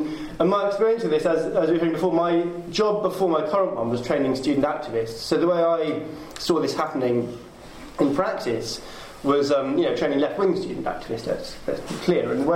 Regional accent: Scotland, United Kingdom; now in Oxford, United Kingdom; I'm Scottish, but I live in Oxford. And as such, I got a rather sort of strange perspective on the whole thing, kind of wanting to be at home, but having found myself in this little corner of the South East.

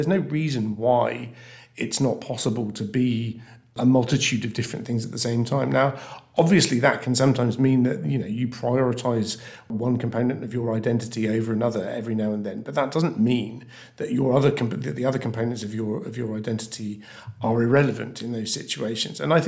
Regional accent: South West England, United Kingdom; I grew up in Wiltshire. I see myself very much as a sort of Wiltshire boy, but I'm British as well. I can also be European, and I'm also, like, I have Scottish and Irish heritage

